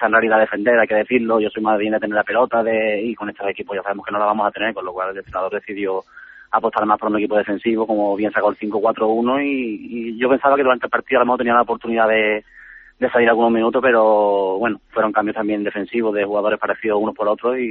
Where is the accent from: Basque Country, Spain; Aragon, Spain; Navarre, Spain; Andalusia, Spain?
Andalusia, Spain; La Línea de la Concepción; born there; Nací en la línea de la Concepción.